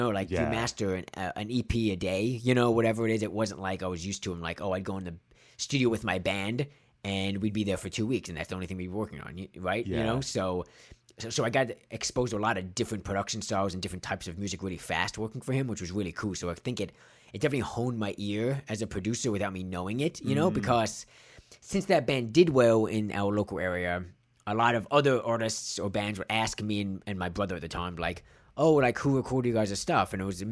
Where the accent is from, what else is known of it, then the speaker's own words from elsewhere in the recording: Charlotte, North Carolina, United States; also born or lived in Long Island; now in Los Angeles, United States; I was born in Long Island, only lived there till like 8 or 9, and then really grew up in Charlotte, North Carolina. And then I moved out to Los Angeles almost 6 years ago now